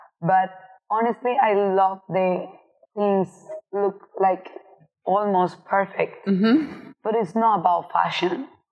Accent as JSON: {"language": "English", "town": "Miami", "region": "Florida", "country": "United States", "tie": "born or raised there", "also_born_or_lived": "Colombia", "lives_now": "Mexico", "said": "I born in Colombia. I grew up in Miami. And now I'm living in Mexico"}